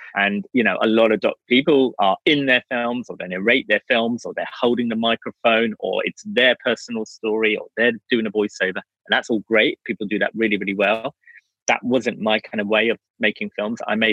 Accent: England, United Kingdom; at the time, growing up in England, it was possible to study and I could get a grant to go to college or university.

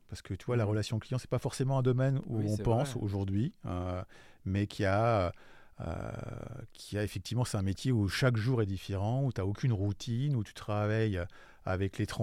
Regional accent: Paris, Île-de-France, France; Je suis parisien

